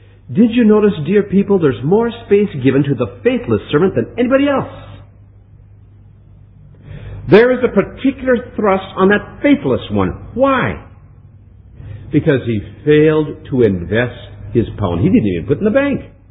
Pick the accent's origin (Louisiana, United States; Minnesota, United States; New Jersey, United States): Minnesota, United States; Hinckley; When I was just a boy growing up in Hinckley, Minnesota, I heard the gospel preached from our church.